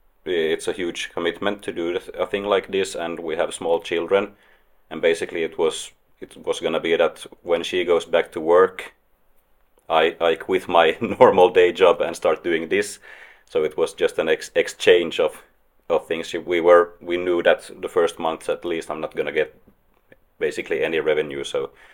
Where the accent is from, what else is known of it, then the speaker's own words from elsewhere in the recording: Helsinki, Uusimaa, Finland; I'm a photographer from Helsinki, Finland.